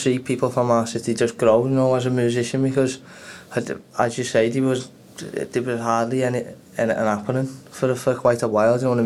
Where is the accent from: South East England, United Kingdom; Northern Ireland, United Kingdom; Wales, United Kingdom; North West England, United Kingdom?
North West England, United Kingdom; Liverpool; Well, I'm from Everton. So a place called Langey on Everton. I grew up there, and I ended up staying there till I was about 18, and then my mum moved out, well, up to Warrington. So from there, I ended up staying in Liverpool for 2 years